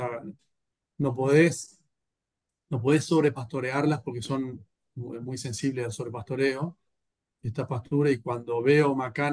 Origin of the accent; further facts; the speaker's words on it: Corrientes, Argentina; also born or lived in Mar del Plata; soy veterinario de Corrientes, nací en Mar del Plata, pero me crié en Corrientes